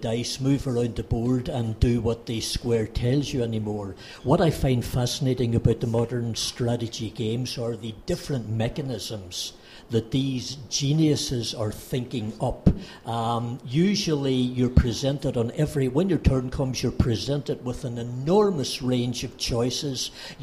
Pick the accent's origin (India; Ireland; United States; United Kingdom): Ireland; Yeah, it's an ancestral characteristic. I grew up in Ireland.